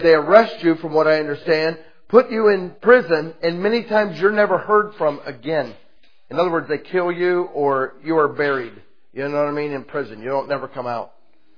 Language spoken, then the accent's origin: English; United States; they won't hurt me because I'm an American